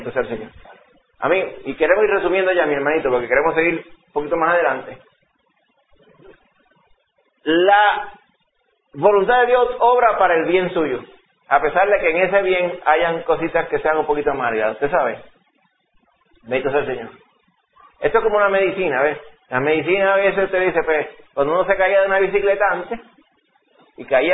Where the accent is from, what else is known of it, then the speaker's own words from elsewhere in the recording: Dominican Republic; cuando yo me crié allá en la República Dominicana.